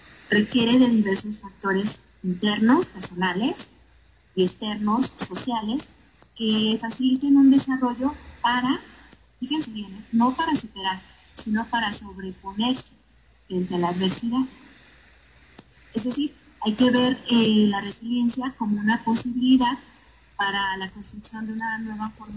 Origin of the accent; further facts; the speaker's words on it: Mexico; en qué nivel estamos ahorita como humanidad, como sociedad, como mexicanos, ¿no?